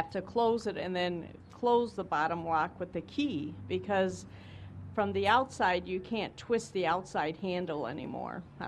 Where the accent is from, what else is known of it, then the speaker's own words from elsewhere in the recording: Woodridge, Illinois, United States; I'm from Woodridge.